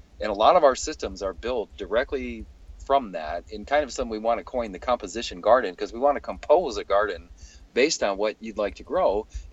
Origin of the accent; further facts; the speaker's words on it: Michigan, United States; Because growing up in Michigan, as a small kid, I'll never forget, like, the first time I saw an avocado, it was when I was in the Marine Corps, when I was, like 18, 19.